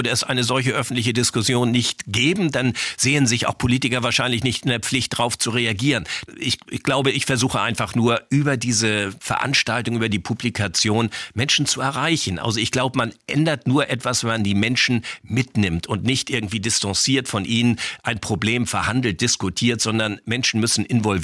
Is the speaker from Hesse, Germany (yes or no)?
no; Schleswig-Holstein, Germany; Das hat unmittelbare Auswirkungen beispielsweise auf Schleswig-Holstein, wo ich herkomme, auf andere europäische Nationen.